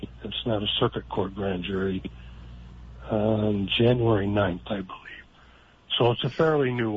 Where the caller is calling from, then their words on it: San Diego, California, United States; I'm calling from San Diego.